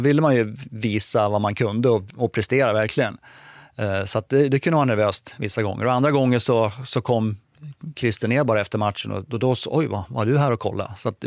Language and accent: Swedish; Dalarna County, Sweden; i och med att jag kommer från Dalarna så låg ju Leksand nära till hands.